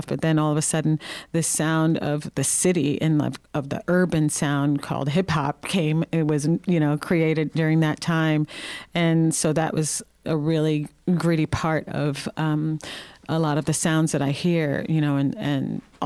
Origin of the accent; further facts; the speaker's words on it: New York City, New York, United States; And then as a teenager, growing up in New York City was also fun